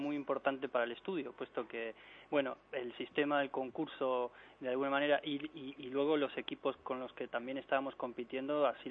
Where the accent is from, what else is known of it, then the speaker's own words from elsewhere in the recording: San Nicolás de los Arroyos, Buenos Aires Province, Argentina; accent: mixed Argentine and Spanish; also born or lived in Rosario; Sí, soy de San Nicolás de los Arroyos, en el norte de la provincia de Buenos Aires, a 60 kilómetros de Rosario, aunque he estudiado arquitectura en Rosar